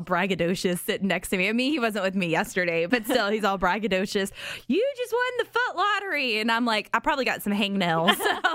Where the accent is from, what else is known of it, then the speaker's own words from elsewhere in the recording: Georgia, United States; Okay. I'm from Georgia. And anytime I see anything that's Georgia, such as Food Lion, like I have to take a picture of it and send it to my Georgia friend